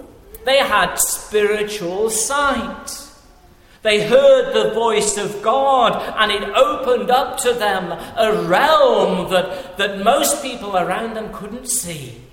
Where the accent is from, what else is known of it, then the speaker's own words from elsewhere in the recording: Wales, United Kingdom; where I grew up in Wales